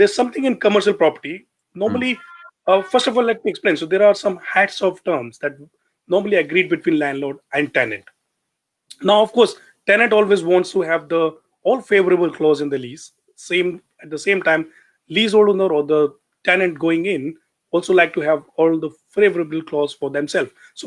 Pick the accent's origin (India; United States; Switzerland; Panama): India; Mumbai, Maharashtra; now in United Kingdom; I'm originally from India.